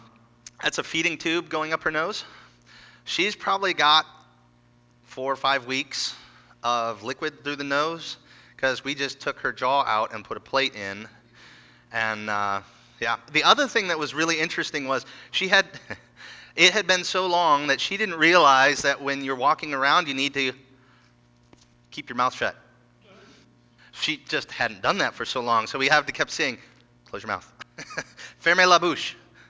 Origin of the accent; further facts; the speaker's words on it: United States; I'm an American.